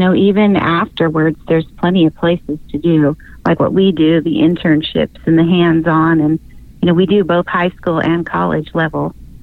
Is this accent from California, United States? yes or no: yes; San Diego, California, United States; and I'm from San Diego